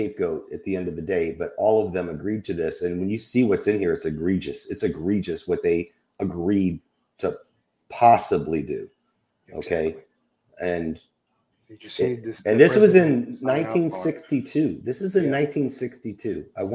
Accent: United States; Yes, as an American, I have a First Amendment.

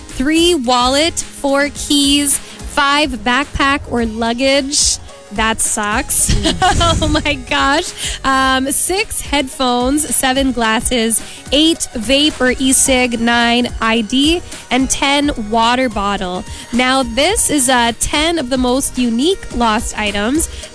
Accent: Canada; I'm from Canada, so disclaimer. That's my excuse.

